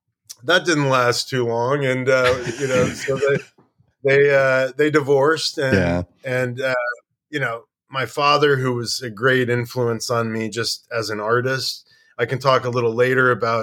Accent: Dallas, Texas, United States; born there; So I was born in Dallas, Texas.

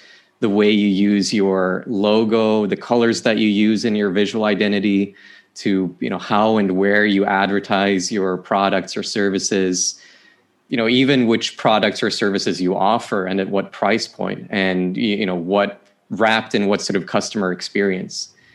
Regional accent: Sweden; I was born and raised here in Sweden. I still live here.

